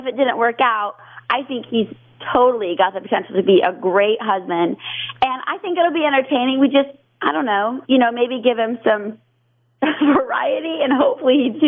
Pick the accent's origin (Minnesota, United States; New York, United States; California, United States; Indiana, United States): Indiana, United States; Upland; also born or lived in Van Buren; I lived in a tiny little town called Van Buren for a few years. And then for the most part, I grew up in Upland, Indiana.